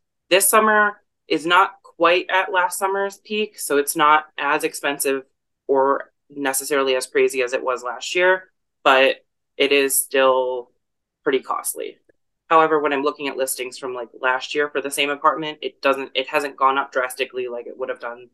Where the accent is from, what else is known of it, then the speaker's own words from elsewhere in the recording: Michigan, United States; I'm originally from Michigan and I owned a home there.